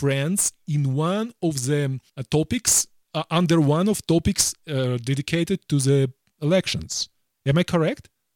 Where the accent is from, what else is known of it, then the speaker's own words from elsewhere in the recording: Ukraine; accent: Ukrainian; English is a second language; I still have the Ukrainian accent, right?